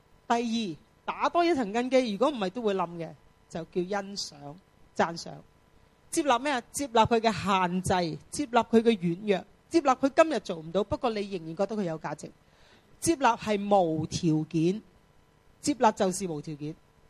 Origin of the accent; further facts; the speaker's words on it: China; 我哋中国人仲好论尽嘅